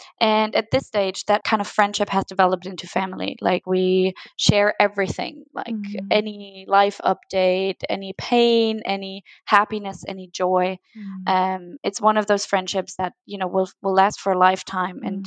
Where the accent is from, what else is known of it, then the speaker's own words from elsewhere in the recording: Rhineland-Palatinate, Germany; I grew up in Germany. Actually, I grew up in the southern part of Germany along the German Wine Street, which is very beautiful, but also somewhat rural. So I'm kind of a country girl.